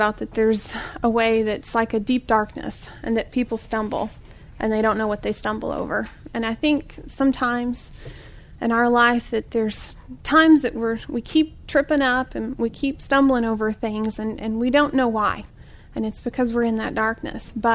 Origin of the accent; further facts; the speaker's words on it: Kentucky, United States; I was born and raised in Central Kentucky.